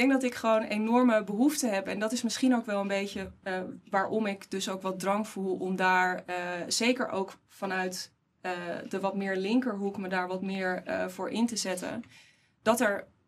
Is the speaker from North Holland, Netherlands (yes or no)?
yes; Haarlem, North Holland, Netherlands; En ik denk ook nog wel dat er wat ruimte zit op gewoon als Haarlemmer ook weten wat voor...